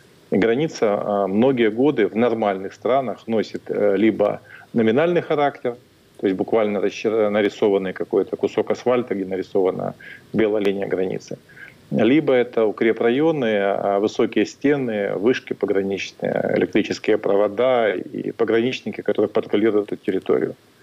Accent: Ukraine; Смотрите, я украинец, живу в Украине.

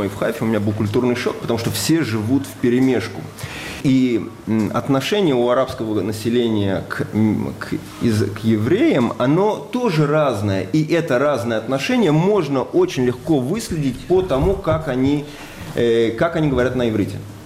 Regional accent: Tel Aviv, Tel Aviv District, Israel; now in Haifa, Israel; я, например, сейчас живу в Хайфе, я приехал в Хайфу, а у меня, когда я приехал в Хайфу, это я из Тель-Авива. Я всю жизнь прожил в Тель-Авиве, сейчас просто переехал в Хайфу.

